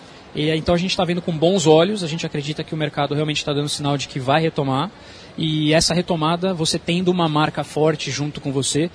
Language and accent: Portuguese; São Paulo, Brazil; now in Maringá, Brazil; eu vim para Maringá em 2003 e haviam poucas franquias. Eu sou oriundo de São Paulo.